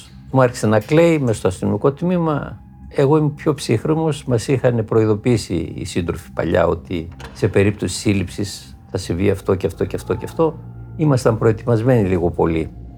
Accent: Thessaloniki, Central Macedonia, Greece; born there; Γεννήθηκα στη Θεσσαλονίκη το 1947, αλλά το μεγαλύτερο μέρος μετά τον παιδικό χρόνο το πέρασα στις Κίδρες.

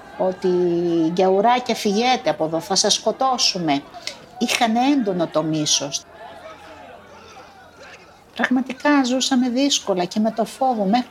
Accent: Imbros, Çanakkale, Turkey; και είμαι από την Ήμβρο. Γεννήθηκα το 68 στην πρωτεύουσα του νησιού

